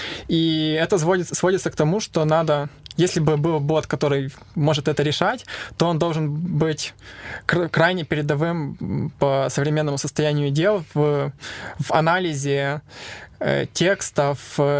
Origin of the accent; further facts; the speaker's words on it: Lviv Oblast, Ukraine; moved away as an adult; я сам из Западной Украины, из Львовской области. И диплом бакалавра я получил там, а в магистратуру поступил сюда, в университет.